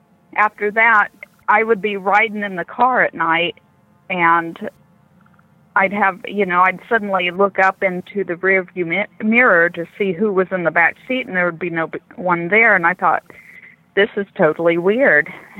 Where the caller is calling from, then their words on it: San Antonio, Texas, United States; Okay, I'm calling from San Antonio.